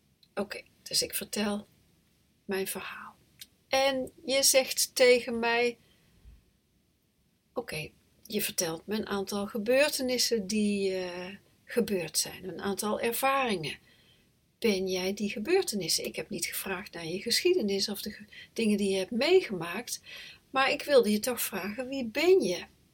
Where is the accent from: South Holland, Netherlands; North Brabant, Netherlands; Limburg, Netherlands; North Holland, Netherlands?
North Brabant, Netherlands; moved away as an adult; also born or lived in Utrecht; Maar ik ben geboren in 1959. Ik ben opgegroeid in een klein plaatsje in Brabant. Ik ben op mijn 18e verhuisd naar Utrecht